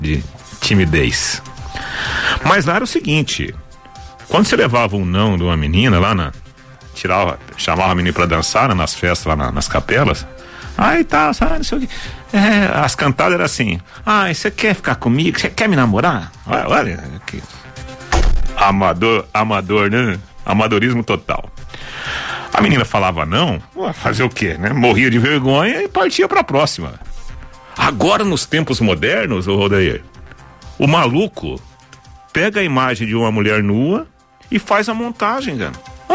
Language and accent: Portuguese; Água do Pari, Brazil; Imagina um piazinho que nasce na roça, né? Onde eu nasci, lá na Água do Pari, cresci até os 22 anos.